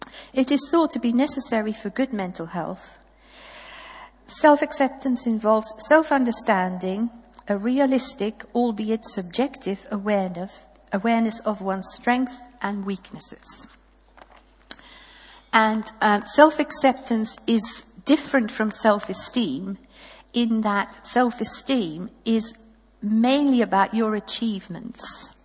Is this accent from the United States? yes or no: no; Belgium; moved away as an adult; I am originally from Belgium, where I grew up, and in a Catholic family